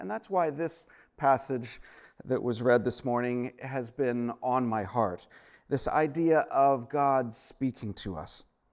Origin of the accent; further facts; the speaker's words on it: Comox Valley, British Columbia, Canada; now in Victoria, Canada; I grew up here in the Comox Valley, spent my years up till high school